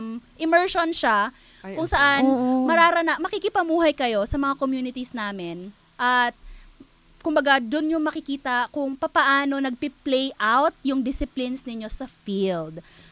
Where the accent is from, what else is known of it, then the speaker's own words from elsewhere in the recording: Cebu, Central Visayas, Philippines; hindi naman po kasi ako manobo or matigsalog, ako po ay laking Cebu. So, Bisaya ako.